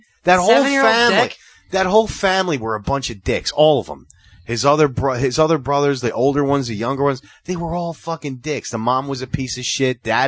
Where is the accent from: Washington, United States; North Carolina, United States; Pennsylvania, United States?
Pennsylvania, United States; Philadelphia; This one fucking idiot, this kid, it was my brother's age growing up in Philly.